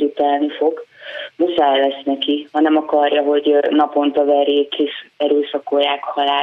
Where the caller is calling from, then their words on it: Veszprém, Veszprém County, Hungary; a Veszprémi vagyok